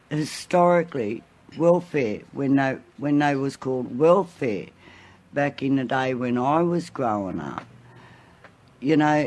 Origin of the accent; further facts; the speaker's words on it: Gunnedah, New South Wales, Australia; babies, from my area